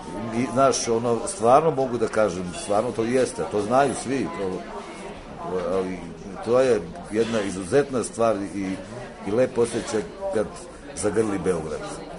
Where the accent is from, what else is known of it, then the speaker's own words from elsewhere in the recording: Ljubljana, Slovenia; Stvarno sam bio poželjan i kad sam bio klinac, svi su mi se radovali, pošto sam bio iz Ljubljane